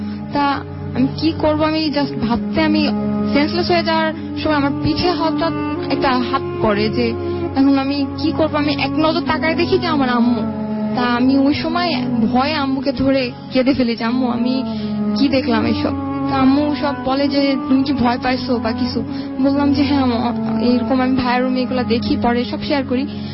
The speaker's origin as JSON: {"language": "Bangla", "town": "Khulna", "region": "Khulna Division", "country": "Bangladesh", "said": "আসলে আমি খুলনা মালাপাতা থেকে এসেছি"}